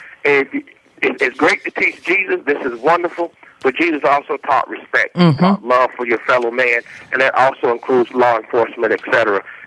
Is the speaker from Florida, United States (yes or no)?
yes; Eatonville, Florida, United States; also born or lived in Orlando; I'm in South Florida quite a bit and Orlando quite a bit because I was raised and born in Orlando.